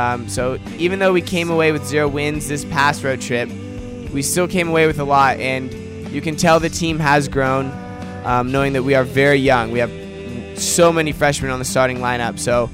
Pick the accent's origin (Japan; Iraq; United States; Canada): United States; Belmont, California; we play our next game in my hometown, Belmont, California.